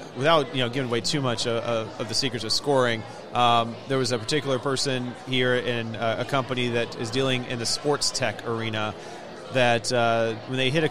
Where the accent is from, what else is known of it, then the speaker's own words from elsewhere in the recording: Atlanta, Georgia, United States; Well, I grew up here in Atlanta. I grew up on the South Side. I did not come from a very affluent family